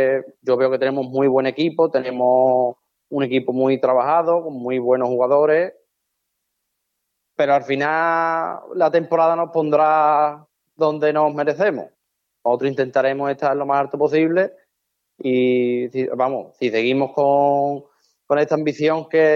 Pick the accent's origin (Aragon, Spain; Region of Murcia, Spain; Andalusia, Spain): Andalusia, Spain; Lora del Río; que él estuvo conmigo aquí en mi pueblo, en Lora del Río